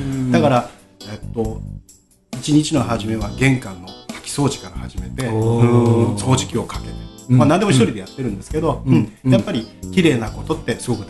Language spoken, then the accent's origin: Japanese; Gamagori, Aichi, Japan; 僕が41歳の時に、はい、まあ元々、蒲郡で生まれ育っていますので、はい、地元で塾を立ち上げたいと思ったので